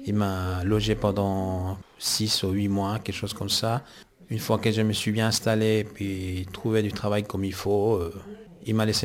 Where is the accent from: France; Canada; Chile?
Chile; now in Switzerland; je viens du Chili, ça fait 25 ans que je suis là. Je suis marié avec une femme colombienne.